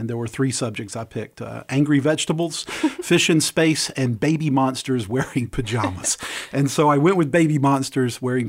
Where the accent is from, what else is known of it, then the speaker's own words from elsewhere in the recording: the South, United States; I'm originally from the South and wanted to get back down here and was fortunate enough to land in Jacksonville, my new adopted hometown. I've been here for 8 years.